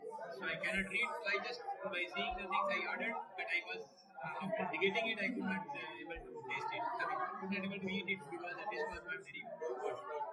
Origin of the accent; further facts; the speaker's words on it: India; I'm from India.